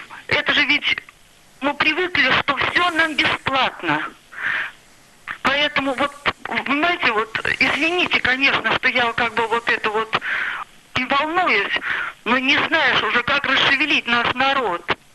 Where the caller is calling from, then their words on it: Saint Petersburg, Russia; Я звоню из Санкт-Петербурга